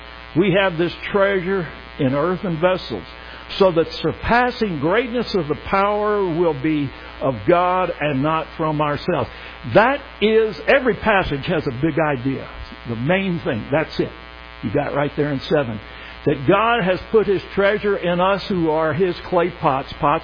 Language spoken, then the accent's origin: English; Florida, United States; I grew up fishing. I grew up in South Florida. I grew up fishing the Keys.